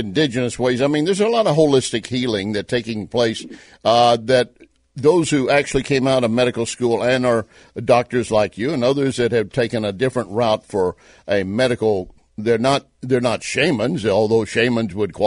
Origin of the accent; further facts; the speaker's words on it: Texas, United States; When I grew up in Texas, you know, it took, you could just put a shingle on your door